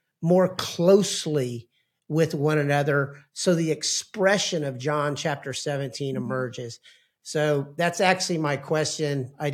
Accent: Louisiana, United States; So I'm from Louisiana as well.

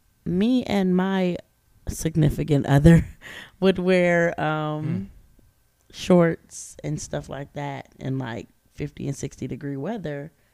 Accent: Cleveland, Ohio, United States; Like, we grew up here in Cleveland. Snow and water.

